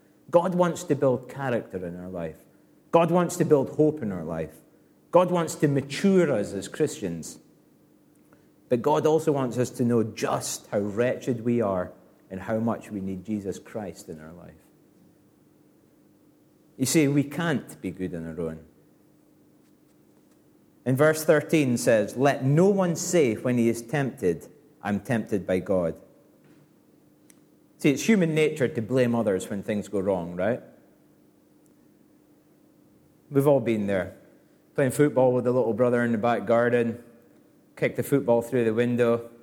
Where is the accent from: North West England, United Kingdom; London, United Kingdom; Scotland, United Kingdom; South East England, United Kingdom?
Scotland, United Kingdom; Now, being a Scot and fiercely patriotic, our national bard is Robbie Burns.